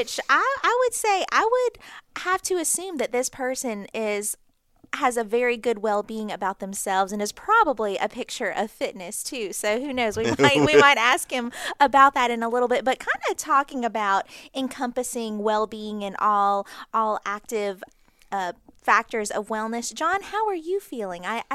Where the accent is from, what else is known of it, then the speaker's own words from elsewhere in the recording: Alabama, United States; I'm Filipino, for our listeners that don't know, and so I sometimes don't think my blood was made for this really cold weather, despite being born and raised in Alabama.